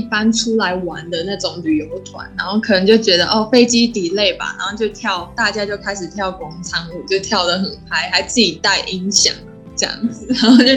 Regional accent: Taiwan; 有一部分是因为我们台湾人讲中文嘛，然后普遍台湾的英文也不错

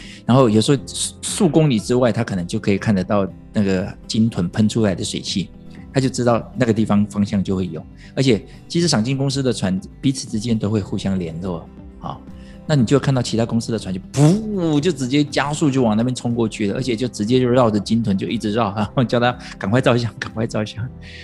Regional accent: Hualien, Hualien County, Taiwan; 这是老天爷是给我们花莲人的啦

